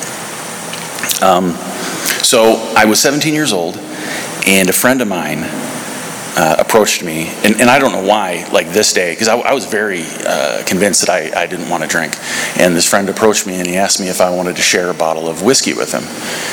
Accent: South Dakota, United States; also born or lived in Minnesota; So I was born in Minnesota. I grew up in South Dakota, a real rural town, 15,000 people.

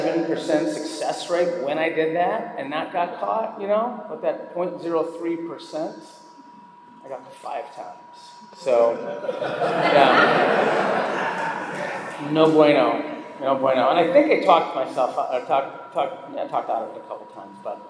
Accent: Minneapolis, Minnesota, United States; I grew up in Minneapolis, suburb of Minneapolis, in the suburbs.

